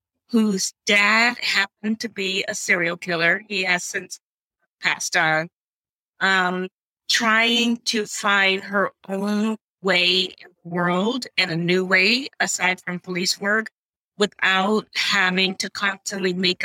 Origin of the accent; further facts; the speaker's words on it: Shreveport, Louisiana, United States; And I grew up in Shreveport, Louisiana, and, you know, we were really poor, not a great home life.